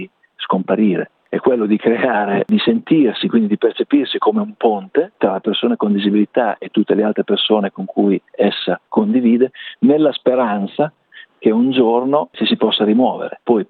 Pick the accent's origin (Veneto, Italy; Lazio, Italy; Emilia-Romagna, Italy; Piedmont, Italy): Emilia-Romagna, Italy; Rimini; vengo da Rimini